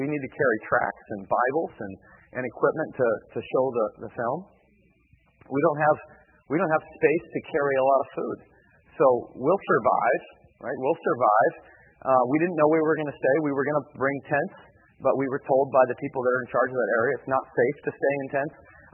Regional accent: United States; I'm an American. We can do this.

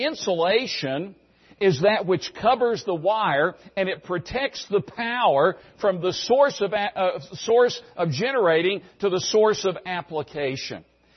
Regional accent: Tennessee, United States; I grew up in Tennessee. My dad was a plumber and an electrician for Eastman Kodak.

